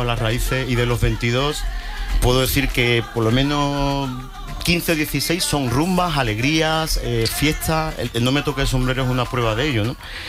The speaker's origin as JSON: {"language": "Spanish", "town": "Jerez", "region": "Andalusia", "country": "Spain", "said": "Firmamos en Jerez el mismo 4, en mi tierra"}